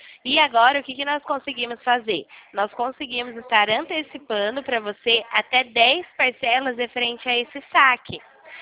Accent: São Paulo, Brazil; Eu sou aqui do interior de São Paulo.

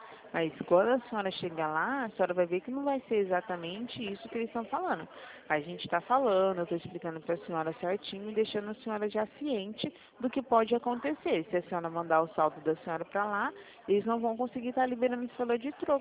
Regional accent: Presidente Prudente, São Paulo, Brazil; Eu falo da cidade de Presidente Prudente, São Paulo

